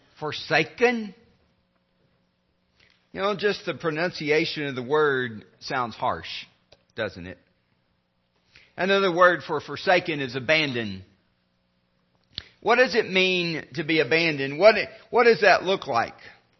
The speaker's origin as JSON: {"language": "English", "town": "Perryton", "region": "Texas", "country": "United States", "tie": "born there", "said": "I was born in Perryton, Texas. It's a town of about 8,000 people and the very top of the Texas Panhandle."}